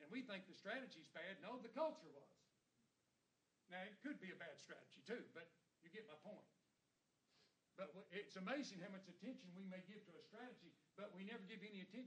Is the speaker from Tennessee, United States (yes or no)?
yes; Knoxville, Tennessee, United States; But I grew up in Knoxville, Tennessee, went to UT, sold Cokes and Neyland Stadium when I was a little bitty fella.